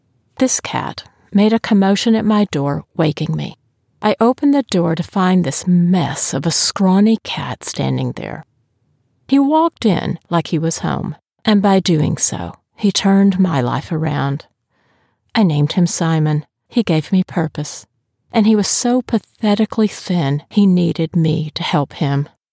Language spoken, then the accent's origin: English; Texas, United States; close to where I was born and raised in East Texas.